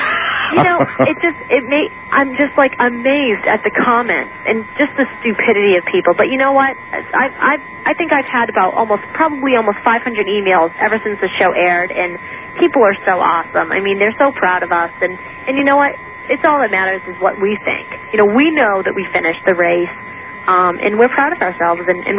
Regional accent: New Hampshire, United States; I mean, I can deal with cold because I'm from New Hampshire

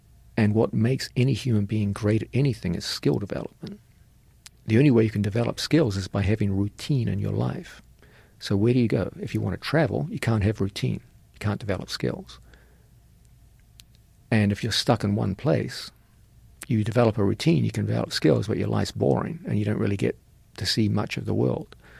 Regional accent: New Zealand; moved away; I was raised in New Zealand. And New Zealand is a beautiful, beautiful country, but it's very small. There were more people in Manhattan than there were in my whole country when I left.

